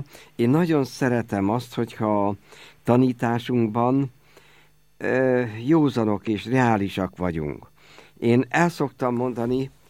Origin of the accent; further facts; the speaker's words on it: Ócsa, Pest, Hungary; Nekem van a szülőfalumban egy templom, Ócsai vagyok, amelyik a 13. században épült.